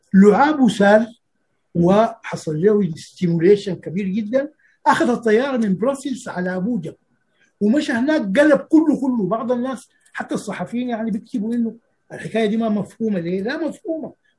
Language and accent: Arabic; Sudan; الجاي أنا من السودان